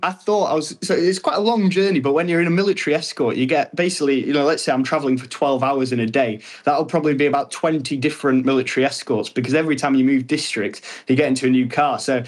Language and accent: English; United Kingdom; every day you wake up and as a Westerner, as a Brit, you're sort of thinking, oh my God, I'm in Iran, and you can't quite believe it.